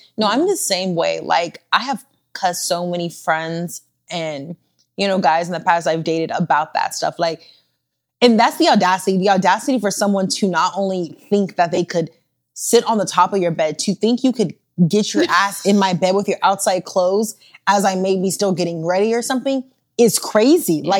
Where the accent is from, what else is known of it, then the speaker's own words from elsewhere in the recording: West Coast, United States; I think being, you know, born and raised on the West Coast, let's be honest, public transportation for me gives me the ick.